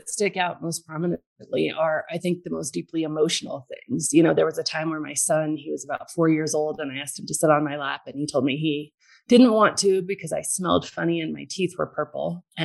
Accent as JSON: {"language": "English", "region": "Colorado", "country": "United States", "tie": "born or raised there", "said": "I am from the mountains in Colorado. I actually grew up in a tiny little one-room log cabin with no running water and no electricity, raised by hippie parents"}